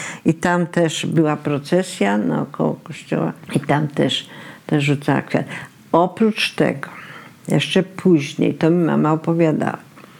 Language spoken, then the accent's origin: Polish; Imbramowice, Lesser Poland, Poland; Wychowywałam się właśnie częściowo w Imbramowicach, skąd moja mama pochodzi.